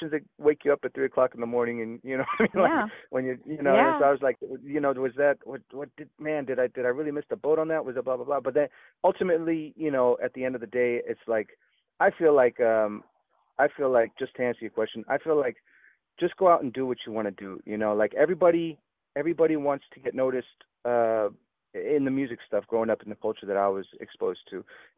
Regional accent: California, United States; Well, again, just growing up where I grew up, I'm from the Bay Area. Mom's from San Francisco.

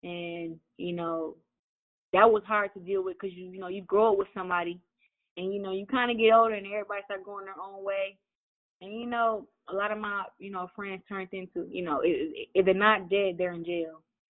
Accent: Flint, Michigan, United States; But just growing up, though, I mean, you growing up in Flint, you have to be tough, not just physically, but mentally.

